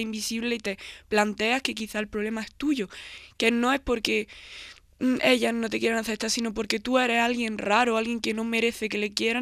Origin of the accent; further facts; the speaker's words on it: Granada, Andalusia, Spain; porque soy de Granada